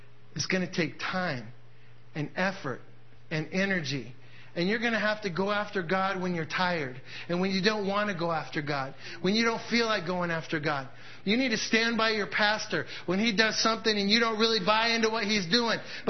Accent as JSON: {"language": "English", "region": "Oregon", "country": "United States", "said": "I've always been enthralled about the Oregon Trail because I'm from Oregon."}